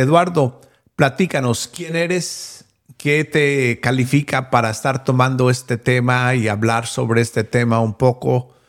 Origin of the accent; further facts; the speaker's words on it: Mexico; crecí en México. Mis papás eran misioneros en México.